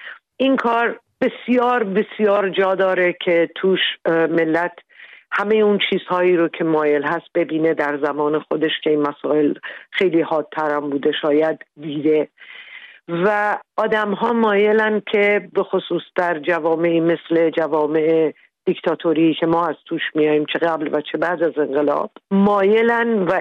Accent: Iran; moved away as an adult; به خاطر انجام پروسه پزشکی فرزندم هم باید برای مدت از ایران بیرون می آمدیم

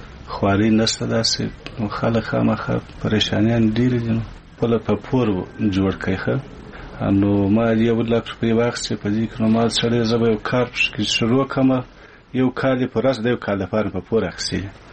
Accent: Kandahar, Afghanistan; او زه د کندهار ولایت یم.

